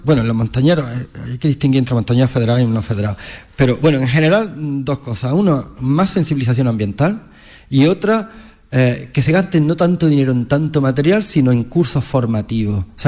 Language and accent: Spanish; Armilla, Andalusia, Spain; yo soy de Armilla